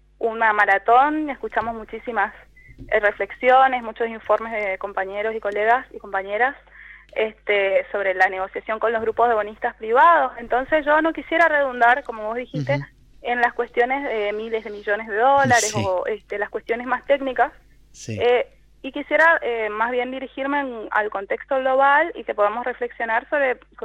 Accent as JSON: {"language": "Spanish", "country": "Argentina", "said": "Nosotros no nos podemos pensar como argentinos, como argentinas, solos en el mundo."}